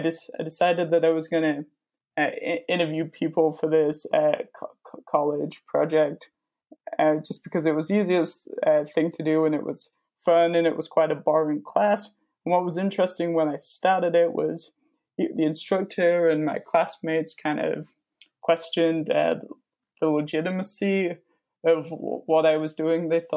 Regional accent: England, United Kingdom; now in Canada; I'm originally from England. I'm 24 years old, and I've been living in Canada for the last, I think this is year 7 or 8.

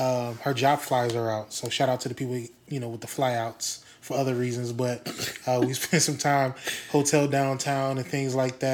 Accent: Milwaukee, Wisconsin, United States; also born or lived in Rockford; because I'm from the Midwest, being from Milwaukee. I lived in Rockford for a year when I was in fourth grade

